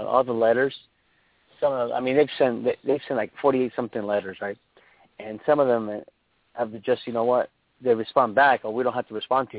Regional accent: California, United States; I went to this in Riverside, actually. I'm from San Diego County.

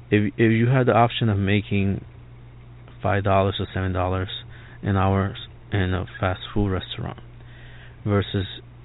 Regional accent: Bronx, New York, United States; In New York City, growing up in the Bronx, the young people, we called it the struggle.

